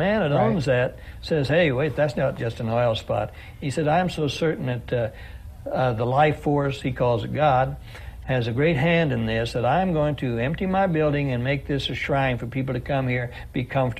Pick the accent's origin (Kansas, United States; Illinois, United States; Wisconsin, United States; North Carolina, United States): Kansas, United States; I came from Kansas.